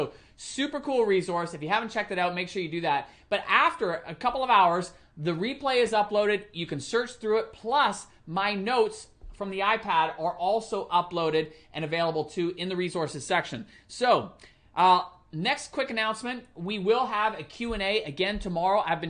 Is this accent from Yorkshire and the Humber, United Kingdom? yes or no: no; Gravesend, South East England, United Kingdom; born there; I was born in England, in Gravesend, Kent.